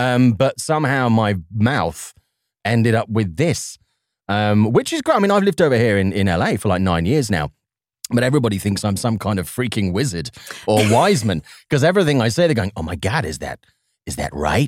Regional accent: Glasgow, Scotland, United Kingdom; born there; also born or lived in north of England; I'm the Caucasian for any occasion. That's unavoidably obvious. But I was actually born in Scotland. I was born in Glasgow.

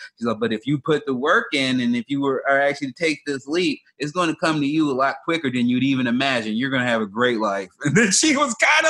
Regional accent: Chicago, Illinois, United States; moved away; also born or lived in Oregon; You know, I grew up in South Side of Chicago and moved to Oregon.

